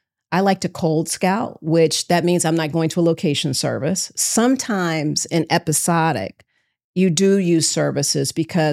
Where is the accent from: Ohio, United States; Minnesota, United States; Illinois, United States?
Ohio, United States; Cincinnati; because I grew up in Cincinnati, I knew, you know, downtown Cincinnati really well.